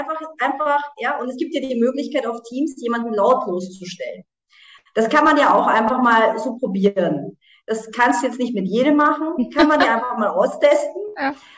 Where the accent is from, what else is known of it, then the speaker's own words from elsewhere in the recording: Germany; moved away as an adult; now in Austria; Also ich bin ja Deutsche. Also ich bin in Deutschland ja aufgewachsen, ich lebe seit 16 Jahren in Österreich